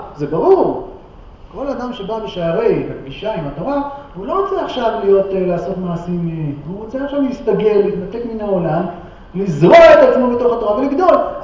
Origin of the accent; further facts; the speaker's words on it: Hebron, West Bank, Palestine; אתה אומר לאדם כזה, אני מחברון